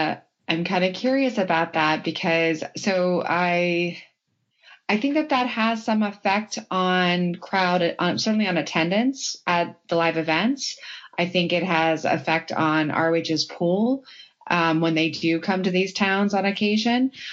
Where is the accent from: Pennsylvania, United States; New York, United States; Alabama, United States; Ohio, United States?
Pennsylvania, United States; Pittsburgh; Global Wars came to my hometown. So I was really hoping to see them come back to Pittsburgh.